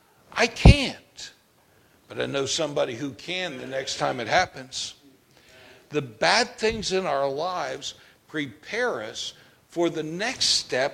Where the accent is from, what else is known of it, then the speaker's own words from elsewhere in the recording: Pennsylvania, United States; My hometown, the main city, is down on the Delaware River. And the Lehigh River comes in and intersects, and the Bushkill Creek comes in and intersects the Delaware River, and the city's kind of built in the middle, and the whole area was known as the Forks of the Delaware.